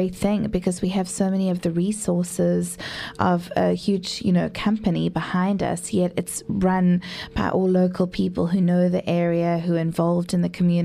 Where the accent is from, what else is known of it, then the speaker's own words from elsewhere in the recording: South Africa; now in United States; I'm South African originally. I'm an American citizen now, but originally from South Africa.